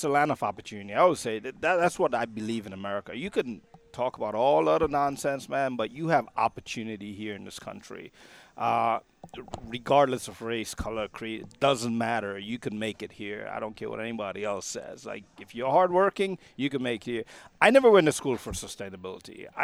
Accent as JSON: {"language": "English", "country": "Trinidad & Tobago", "moved": "as an adult", "said": "I worked, I moved here when I was 18 from Trinidad, $500 in my pocket, and I'm a true immigrant story, man."}